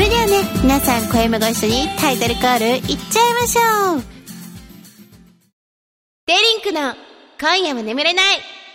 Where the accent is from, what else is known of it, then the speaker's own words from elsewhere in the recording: Tottori, Japan; の地元鳥取県も先日大雪が降って大変だったみたいなんですが